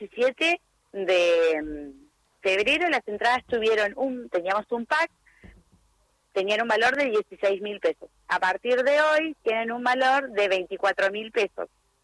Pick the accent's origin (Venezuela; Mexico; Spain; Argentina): Argentina; Coronel Vidal, Buenos Aires Province; Somos de acá de Coronel Vidal que nos unimos para realizar nuestra fiesta.